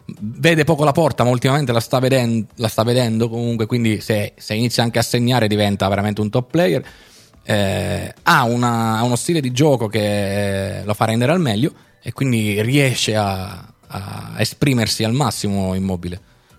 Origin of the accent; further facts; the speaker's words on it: Giulianova, Abruzzo, Italy; io sono di Giulianova